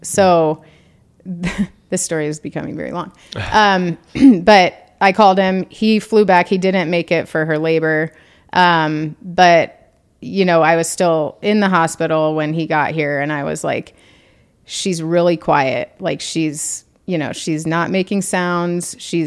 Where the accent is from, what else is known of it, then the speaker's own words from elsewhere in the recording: Colorado, United States; You know, I'm from Colorado, so sun is my thing.